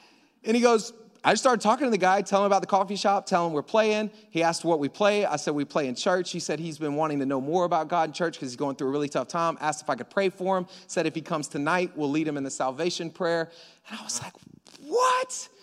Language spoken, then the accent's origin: English; Florida, United States; I grew up on the Gulf Coast of Florida.